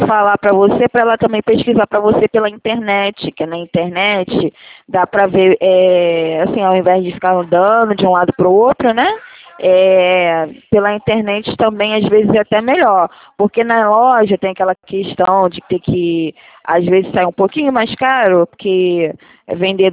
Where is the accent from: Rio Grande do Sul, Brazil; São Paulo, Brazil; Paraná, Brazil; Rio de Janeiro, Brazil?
Rio de Janeiro, Brazil; Sou de Cosmos.